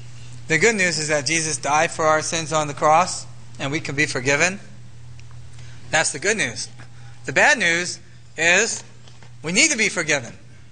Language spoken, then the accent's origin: English; Wales, United Kingdom; I'm Welsh. I mean, what do you say? There's nothing about Welsh, you know? I'm selfish because I'm Welsh.